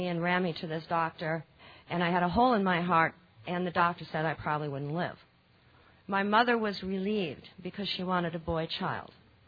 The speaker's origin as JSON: {"language": "English", "region": "Hawaii", "country": "United States", "said": "I'm from Hawaii. … I'm an addict?"}